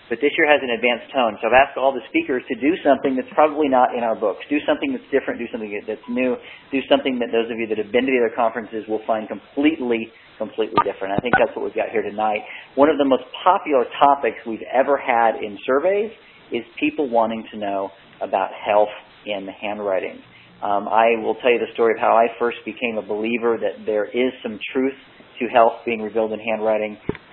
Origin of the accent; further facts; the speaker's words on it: the South, United States; I actually am from the South, too, and I intentionally got rid of my accent